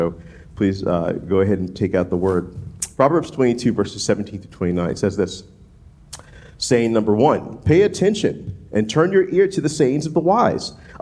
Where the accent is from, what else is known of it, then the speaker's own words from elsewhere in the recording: New Orleans, Louisiana, United States; where I'm from New Orleans, and we're called the Big Easy, because, like, it's a slow pace of life.